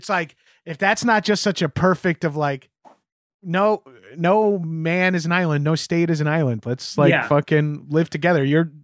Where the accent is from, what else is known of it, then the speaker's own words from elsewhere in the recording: New York, United States; There's a lot coming from a New Yorker. As a New Yorker, to say something positive about any other state is hard enough as is.